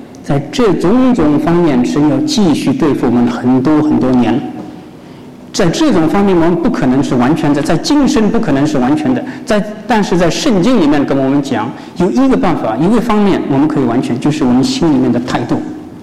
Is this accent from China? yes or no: yes; Shanghai, China; 我原籍也是福建，不过我在上海长大，所以不敢自称为福建人，因为福建话不大会讲。